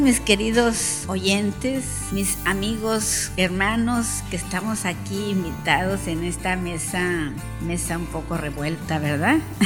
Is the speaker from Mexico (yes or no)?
yes; Mexico; Si nosotros antes somos mexicanos